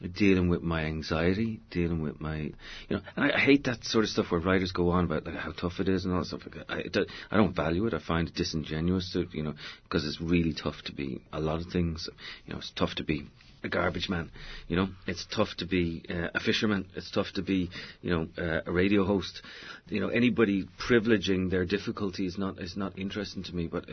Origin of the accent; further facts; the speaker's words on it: Ireland; I remember growing up in Ireland in the early 70s